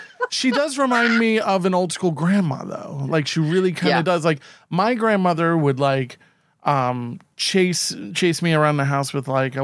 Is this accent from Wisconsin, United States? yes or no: no; New York, United States; accent: Long Island; sometimes I hide my Long Island accent fairly well, and sometimes it slips out.